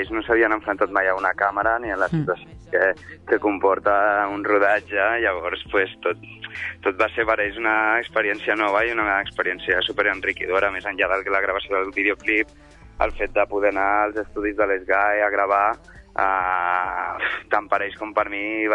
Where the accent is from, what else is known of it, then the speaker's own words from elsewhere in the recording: Catalonia, Spain; first language Catalan; la meva llengua materna és el català. Jo em relaciono en català amb tothom, tant si és gent nouvinguda com gent nascuda aquí.